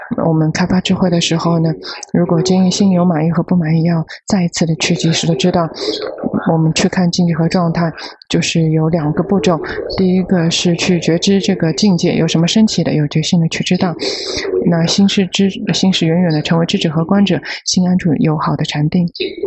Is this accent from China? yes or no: no; Thailand; Chinese is a second language; 我们泰国人觉得这个皮肤很白，然后我们觉得很漂亮